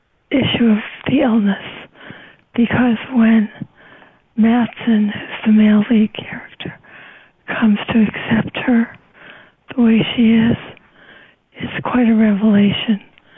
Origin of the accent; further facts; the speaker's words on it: Beverly Hills, California, United States; Beverly Hills, California.